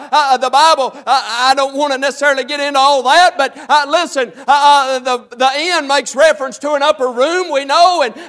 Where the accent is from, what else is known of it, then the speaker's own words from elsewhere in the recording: Lebanon, Tennessee, United States; born there; I was born in Lebanon, Tennessee, the best that I've been told, in a hospital that was clean.